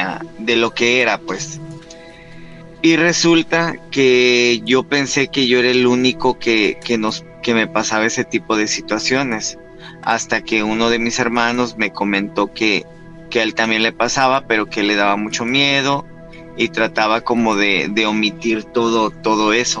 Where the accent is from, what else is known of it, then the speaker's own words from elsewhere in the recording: Oaxaca, Mexico; Yo soy de Oaxaca, de la ciudad de Oaxaca, y soy de la Sierra Juárez, de la Sierra Norte de Oaxaca.